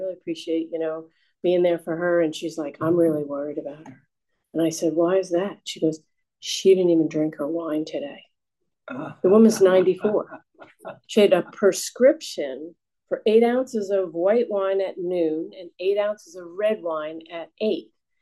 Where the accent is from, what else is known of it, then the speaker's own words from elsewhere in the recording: New York, United States; there's five of us in my family. We grew up in New York.